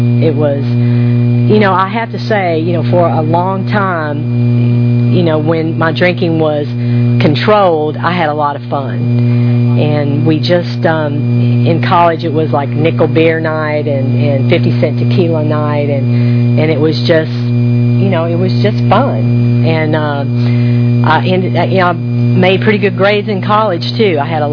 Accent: United States; I grew up on the Mississippi River, and, you know, I learned to water ski in that river.

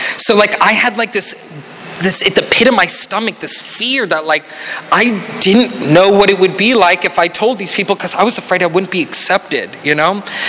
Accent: Tallahassee, Florida, United States; I was born in Tallahassee. I am a rare but true Floridian. I grew up in a very normal home. I had a very religious upbringing.

